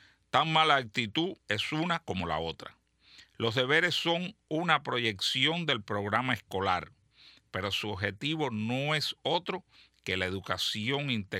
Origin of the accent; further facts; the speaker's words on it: Colombia; now in United States; Soy colombiano, tengo un niño de 8 años nacido aquí, en los Estados Unidos.